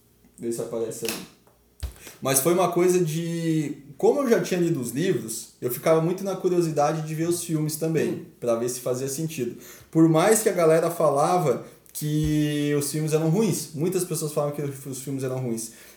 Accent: Curitiba, Paraná, Brazil; now in Criciúma, Brazil; eu vim morar em Criciúma, eu sou de Curitiba, moro aqui em Criciúma desde 2009

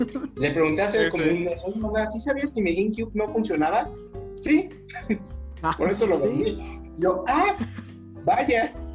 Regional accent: Guadalajara, Jalisco, Mexico; now in Aguascalientes, Mexico; yo soy de Guadalajara, él es él también. Yo ahorita vivo en Aguascalientes y a pesar de la distancia y todo, gracias a los videojuegos, llevo cinco años viviendo acá

